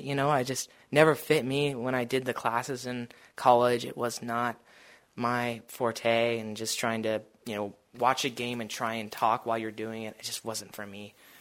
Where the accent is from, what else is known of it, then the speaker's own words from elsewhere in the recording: Stanwood, Washington, United States; Yeah, so I'm from Stanwood, Washington. It's about the same population, I'd say, as Sandpoint.